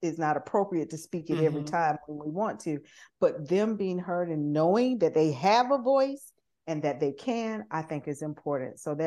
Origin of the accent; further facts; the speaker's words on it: the South, United States; I was raised and socialized in the South.